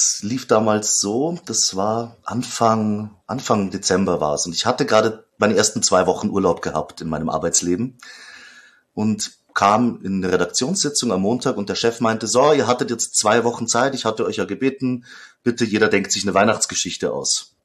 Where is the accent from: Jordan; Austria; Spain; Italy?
Austria; Upper Austria; Ich war nie heimisch in Waldkirchen. Ich komme zwar aus der Gegend, also auf der österreichischen Seite.